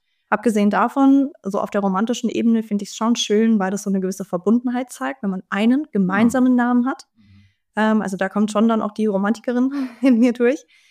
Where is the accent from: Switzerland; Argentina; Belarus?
Belarus; ich bin ja aus Belarus